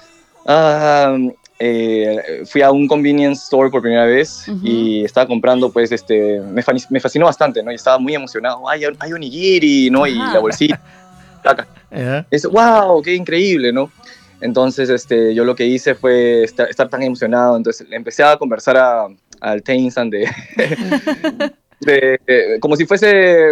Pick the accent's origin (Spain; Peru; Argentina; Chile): Peru; moved away as an adult; now in Japan; Yo llegué a los 19 años, yo no tenía una raíz, o sea, digamos que mi lengua materna es el español, uh-huh. pero digamos que en el Perú, 4 meses antes de partir a Nihon, estudié bastante de manera autodidacta